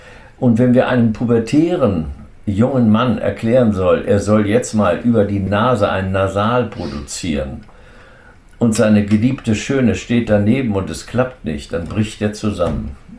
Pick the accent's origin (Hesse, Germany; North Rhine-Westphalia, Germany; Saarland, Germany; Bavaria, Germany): Saarland, Germany; Das war das Zwei-Säulen-Modell, aber die hatten Saarländer. Ich bin auch Saarländer.